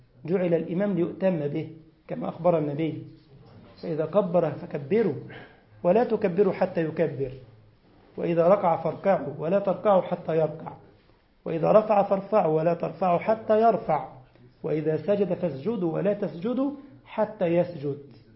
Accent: Egypt; عندنا في مصر تبقى واقف في الصف كده الشيخ يقول استووا، استوينا

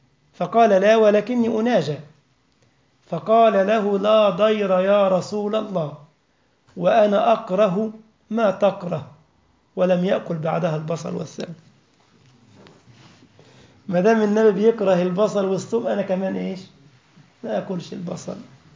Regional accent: Egypt; يعني ده موجود عندنا في مصر في منطقة اسمها مرسى مطروح

